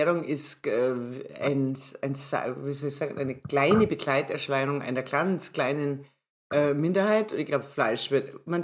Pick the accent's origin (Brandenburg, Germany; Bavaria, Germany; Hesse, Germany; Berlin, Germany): Bavaria, Germany; accent: Bavarian; Ich zum Beispiel, ich spreche ja nur Bayerisch.